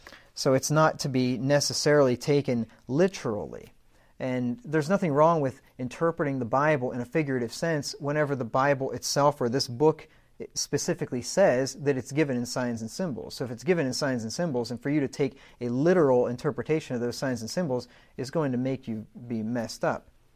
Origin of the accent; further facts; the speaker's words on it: Pennsylvania, United States; So I'm from Pennsylvania, and I like hills and curves and all that, so I'm happy with it.